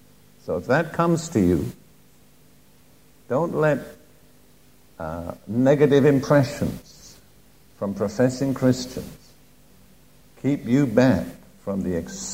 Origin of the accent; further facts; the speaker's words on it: United Kingdom; I grew up in the Anglican Church in Britain, and I was a member of it for the first part of my life.